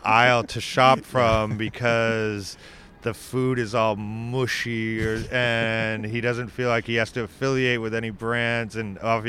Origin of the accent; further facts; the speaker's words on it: Hopkinton, Massachusetts, United States; it was put out to commemorate the opening of the first ATM in my hometown of Hopkinton, Massachusetts in 1983.